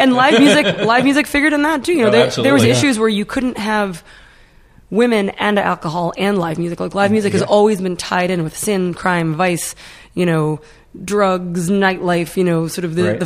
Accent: Boston, Massachusetts, United States; You know, I grew up in Boston.

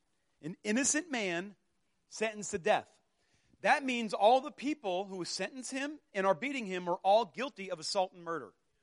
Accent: Florida, United States; We're like, this ain't orange juice. I'm from Florida. This ain't orange juice.

